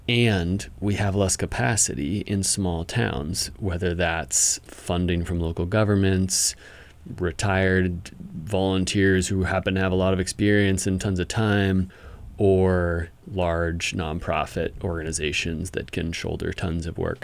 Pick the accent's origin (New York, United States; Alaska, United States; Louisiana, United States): Alaska, United States; Sitka; I was actually on the crew as a high schooler. So in 2006, when I was a junior, I was hired by the Sitka Trailworks crew, and that's how I got my start on trails.